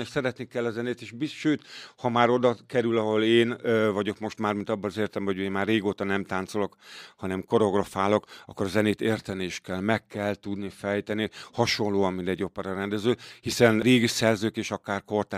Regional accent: Pécs, Baranya, Hungary; now in Miskolc, Hungary; olyan rég költöztem el, én pécsi vagyok, olyan rég jöttem el otthonról, hogy alapjában már bőven miskolci vagyok. Úgyhogy én itt élek, itt van az életem.

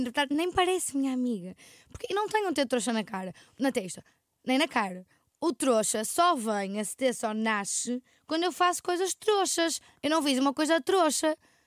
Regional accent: Porto, Norte, Portugal; eu sou do Porto.

